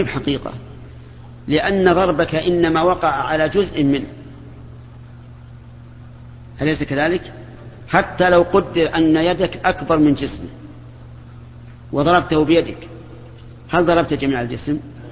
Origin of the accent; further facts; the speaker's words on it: Najd, Saudi Arabia; أما عندنا في نجد فالشاة هي الأنثى من الضأن